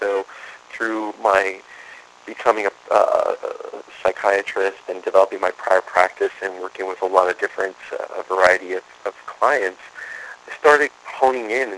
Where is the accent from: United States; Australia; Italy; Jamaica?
United States; Brooklyn, New York; no, I was born in Brooklyn, closer to Coney Island, and by the time I was 13 years old, I had been shot at, I had been robbed at knife point